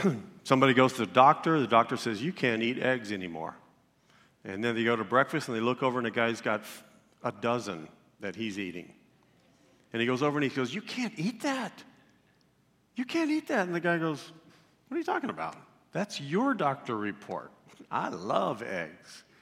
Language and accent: English; Dallas, Texas, United States; I was born and raised in Dallas, Texas. I was 7 years old.